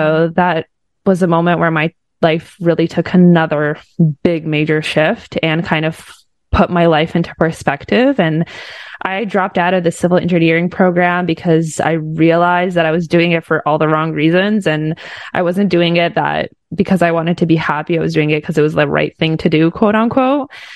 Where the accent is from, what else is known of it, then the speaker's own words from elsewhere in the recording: Oakville, Ontario, Canada; I was born and raised in Canada. So high five to all my Canadians listening to this. I was raised not far from Toronto in Oakville.